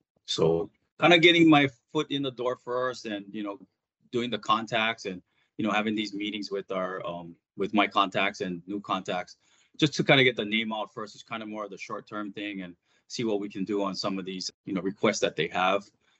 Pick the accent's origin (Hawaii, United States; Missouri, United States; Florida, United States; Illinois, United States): Hawaii, United States; being an island boy, born and raised in Hawaii, we just, you know, we really don't think about it, how our goods get into the, you know, the islands.